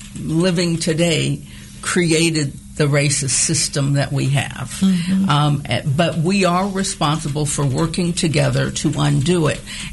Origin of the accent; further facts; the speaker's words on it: California, United States; I mentioned I was raised in California.